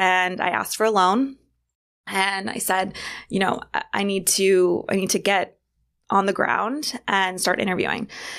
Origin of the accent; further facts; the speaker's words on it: San Francisco, California, United States; now in New York City, United States; So I am originally from San Francisco.